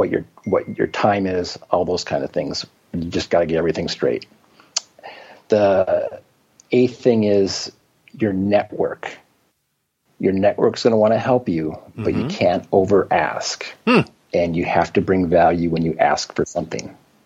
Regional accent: Michigan, United States; because I grew up in Michigan

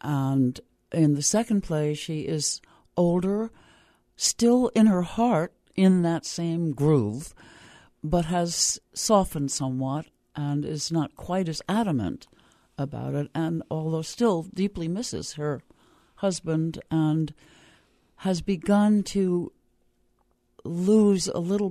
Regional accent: New York, United States; New York.

